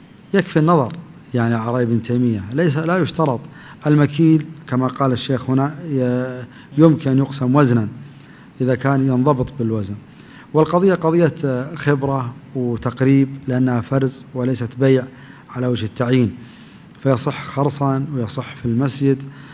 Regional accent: Yanbu, Medina Province, Saudi Arabia; يسموه عندنا في ينبع اللقاط

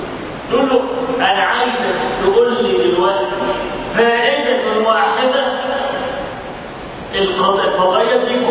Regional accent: Egypt; أن الفضائيات عندنا في مصر

